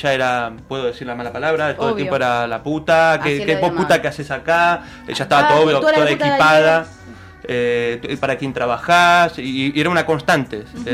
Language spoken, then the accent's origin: Spanish; Argentina; nos ve que somos extranjeros, ve que somos argentinos